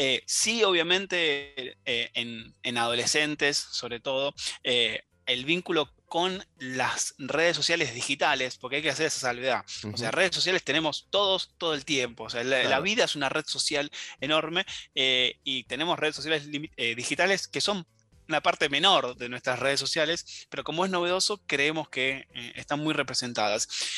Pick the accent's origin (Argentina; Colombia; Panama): Argentina; Buenos Aires; yo que soy porteño